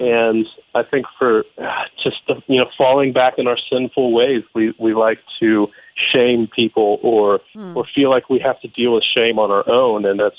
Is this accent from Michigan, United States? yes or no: no; Indiana, United States; Hey, well, you know, I'm from Indiana, right?